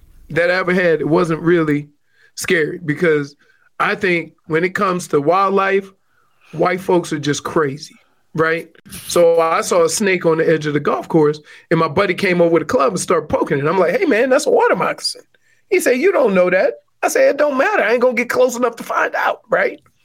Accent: Louisiana, United States; I don't, and I'm from Louisiana too, so I was scared in.

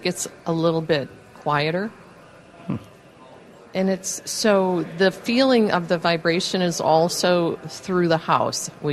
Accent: Tinley Park, Illinois, United States; from Tinley Park.

